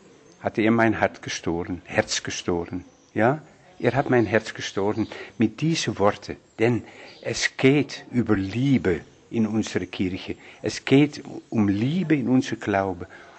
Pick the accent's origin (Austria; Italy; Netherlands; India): Netherlands; Ich bin Holländer, ja, und gehöre zu der holländischen Provinz.